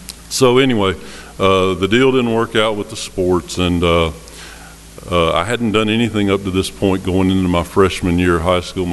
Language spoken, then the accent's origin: English; Smyrna, United States; I grew up right here in Smyrna